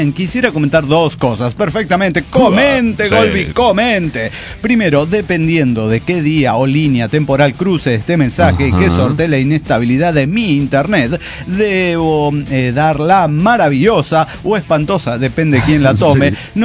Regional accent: Argentina; now in Brazil; Gaúcho soy, pues vengo de Argentina.

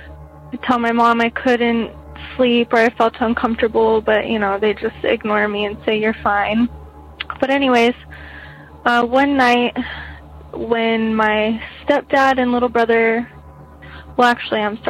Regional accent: Phoenix, Arizona, United States; I'm 25, and I'm from Phoenix, Arizona.

